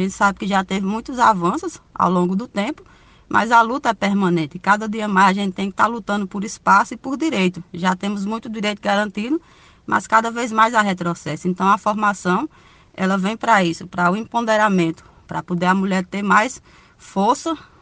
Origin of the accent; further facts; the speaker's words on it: Ceará, Brazil; Eu não sou daqui da região da Bahia, eu vim da região do Ceará, então comecei a vida da assalariada rural em 2008, aos meus 18 anos.